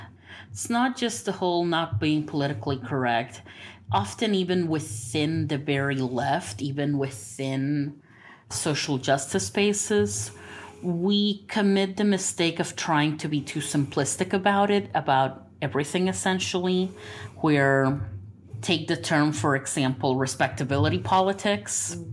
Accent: Puerto Rico; I grew up in Puerto Rico, originally.

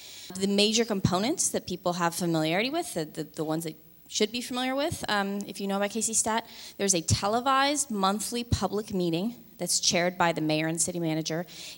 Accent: Kansas City, United States; I grew up in the Kansas City metro area, and I had the experience of going away for school

